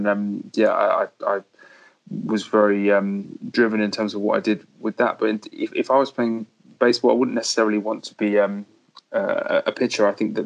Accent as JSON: {"language": "English", "region": "England", "country": "United Kingdom", "said": "And I love the way, as an Englishman, I love the way that things are different from just looking at the whole American perspective"}